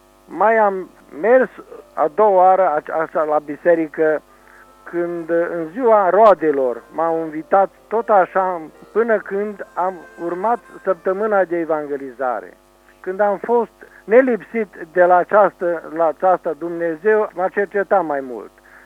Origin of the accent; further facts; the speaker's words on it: Gilău, Cluj County, Romania; și sunt un localnic din Gilău, născut pe calea Domnului.